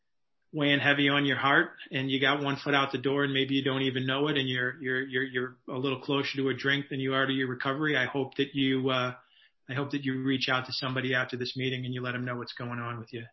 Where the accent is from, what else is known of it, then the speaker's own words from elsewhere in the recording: Chicago, Illinois, United States; I mean, I grew up in Chicago. My parents were teenagers.